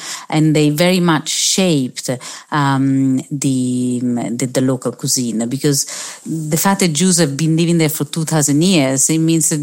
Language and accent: English; Rome, Lazio, Italy; English is a second language; I am from Rome, and as Rome goes, we are definitely Italkim.